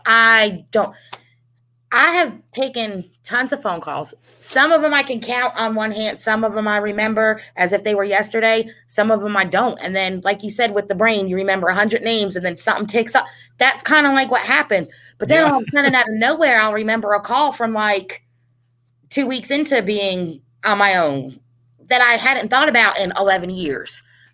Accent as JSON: {"language": "English", "region": "New Jersey", "country": "United States", "accent": "Jersey Shore", "said": "When I first started here, my accent was straight up Jersey Shore."}